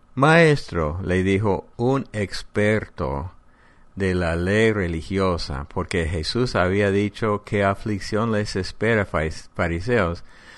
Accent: United States; Spanish is a second language; En mi país, Estados Unidos, hay un día nacional de oración en Washington

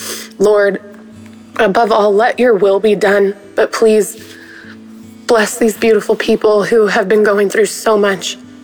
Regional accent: Oregon, United States; I'm from Southern Oregon.

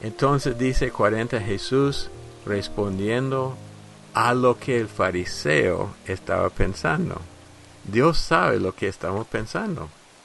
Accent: United States; En mi país, Estados Unidos

